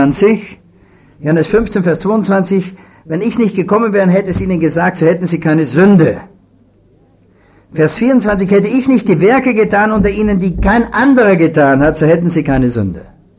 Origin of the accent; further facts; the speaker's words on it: Vienna, Austria; Und ich bin ja in Wien aufgewachsen